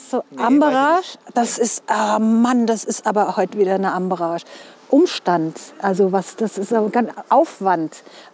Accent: Mainz, Rhineland-Palatinate, Germany; Ja, ich bin in Mainz geboren

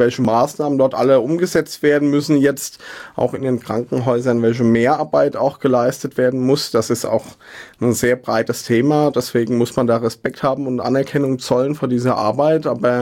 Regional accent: Mainz, Rhineland-Palatinate, Germany; ich bin in Hechtsheim aufgewachsen, bin in Mainz geboren. Bin auch in Mainz-Hechtsheim zur Schule gegangen, zur Grundschule, dann dort auch auf die weiterführende Schule.

